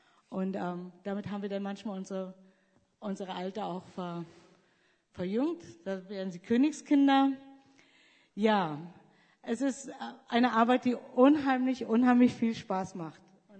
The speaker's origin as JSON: {"language": "German", "country": "Germany", "moved": "yes"}